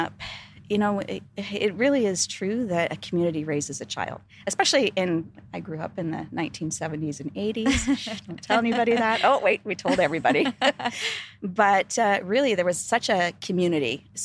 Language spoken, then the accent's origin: English; Thunder Bay, Ontario, Canada; So I was born and raised in a small to medium-sized town in Northern Ontario, Thunder Bay, Ontario, to be precise, in Canada.